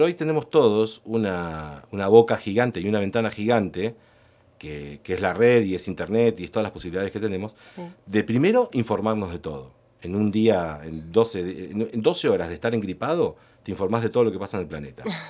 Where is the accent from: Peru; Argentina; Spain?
Argentina; La Pampa; now in Buenos Aires, Argentina; yo soy un fanático de La Pampa, por más que no vivo acá, y se me va a notar en todos mis comentarios, pero yo tengo un chat con los chicos del colegio que compartí acá